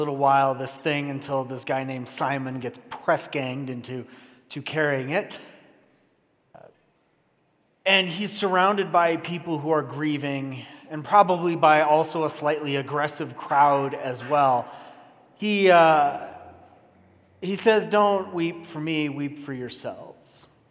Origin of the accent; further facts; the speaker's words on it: California, United States; I'm Californian.